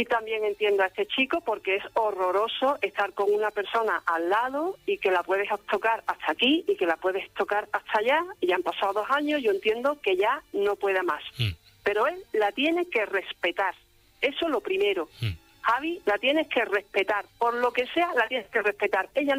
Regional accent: Jerez de la Frontera, Andalusia, Spain; yo soy de Jerez de la Frontera. Uh-huh. Soy mitad paya, mitad gitana.

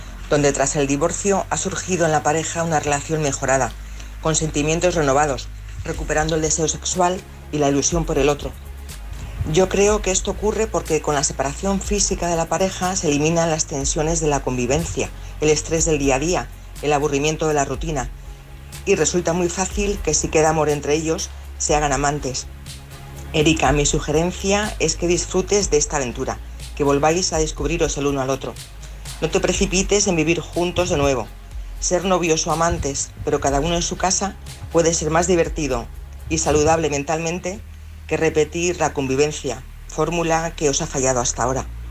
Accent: Madrid, Community of Madrid, Spain; de Madrid.

